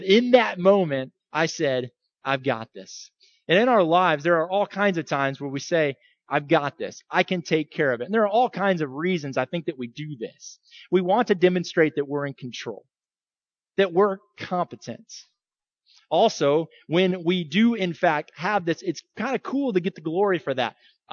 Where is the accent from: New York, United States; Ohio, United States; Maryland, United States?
Ohio, United States; also born or lived in Oklahoma; I grew up in Ohio, like the flattest place in the entire earth, right?